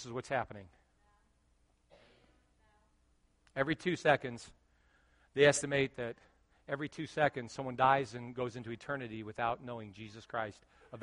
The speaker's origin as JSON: {"language": "English", "region": "California", "country": "United States", "tie": "born or raised there", "said": "I grew up with him in California, Sergeant Bill Tweedy."}